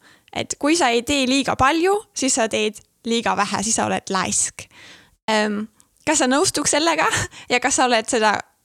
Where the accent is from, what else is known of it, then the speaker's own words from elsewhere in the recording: Germany; Estonian is a second language; moved away as an adult; now in Estonia; kuna ma olen Saksamaalt perit ja ma tulin juba noore täiskasvanuna või selles elu eas, kus ma sain asjast natuke aru.